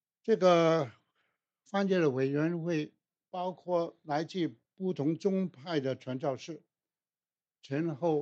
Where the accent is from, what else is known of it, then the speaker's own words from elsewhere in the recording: China; 让我们中国人有一本自己的文字的圣经。